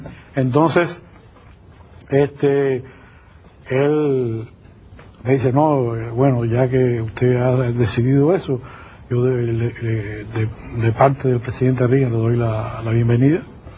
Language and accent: Spanish; Cuba; Yo soy un general cubano